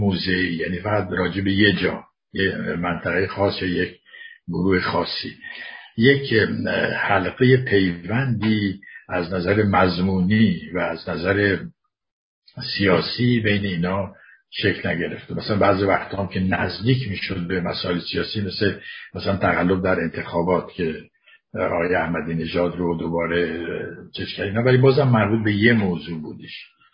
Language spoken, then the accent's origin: Persian; Khuzestan, Iran; من خودم خوزستانی هستم